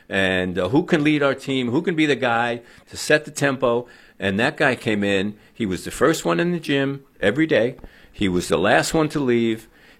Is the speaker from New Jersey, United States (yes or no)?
yes; Jersey City, New Jersey, United States; but I grew up in Jersey City, New Jersey, and I knew 10 guys like Al McGuire.